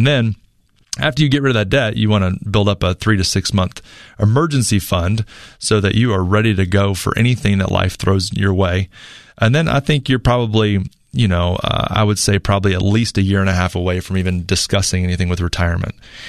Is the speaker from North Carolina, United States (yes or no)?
yes; North Carolina, United States; Got an email today from Angela from my home state, North Carolina.